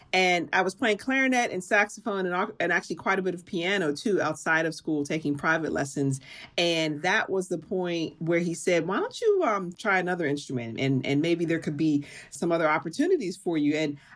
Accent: Pittsburgh, Pennsylvania, United States; I was a band kid, self-proclaimed band kid in my beloved city of Pittsburgh.

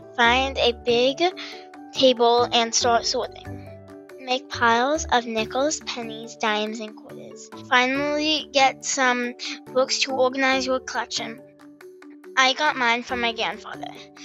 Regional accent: Lawrence, Kansas, United States; Hi, Million Bazillionaires. … from Lawrence, Kansas.

